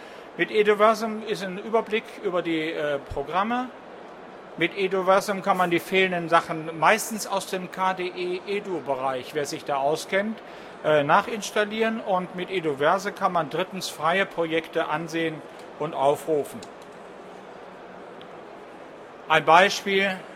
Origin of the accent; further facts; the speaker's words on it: Southern Germany, Germany; Ich komme aus Süddeutschland, arbeite in Nordrhein-Westfalen